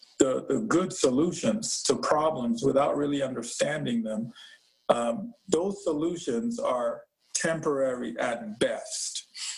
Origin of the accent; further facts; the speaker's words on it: Nigeria; moved away as an adult; now in United States; I'm originally from Nigeria, and I moved to the States 20 years ago, August 2000. I moved here for college.